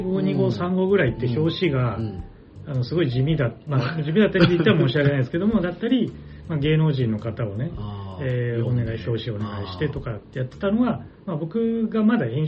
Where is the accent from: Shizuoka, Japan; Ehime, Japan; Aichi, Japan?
Ehime, Japan; 愛媛出身ですね。